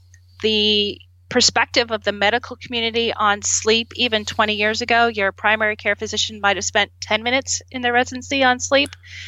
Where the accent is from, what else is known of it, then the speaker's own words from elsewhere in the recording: Canada; I'm from Canada originally, and I was on the junior Olympic team